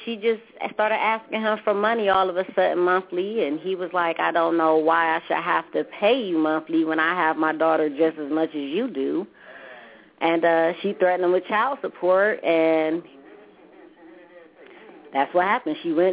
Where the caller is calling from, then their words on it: Akron, Ohio, United States; Now, we're calling from Akron, Ohio.